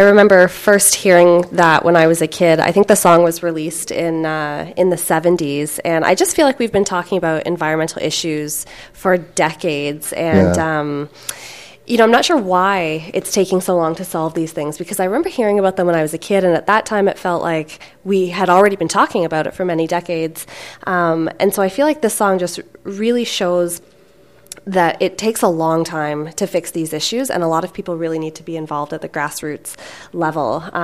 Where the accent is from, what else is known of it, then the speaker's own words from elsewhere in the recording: Hamilton, Ontario, Canada; So I'm from Hamilton, and all of my family is in Hamilton as well.